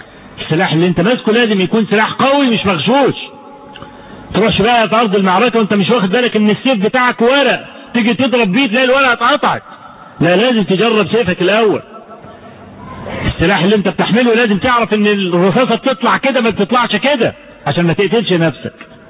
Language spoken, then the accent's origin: Arabic; Egypt; والموسوعة الفقهية اللي كانت بتتصدر مجمع البحوث الإسلامية زمان عندنا في مصر